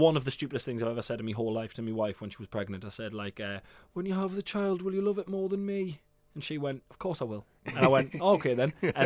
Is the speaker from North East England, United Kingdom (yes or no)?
yes; South Shields, North East England, United Kingdom; he would take me to to go and watch South Shields over 40s on a Sunday.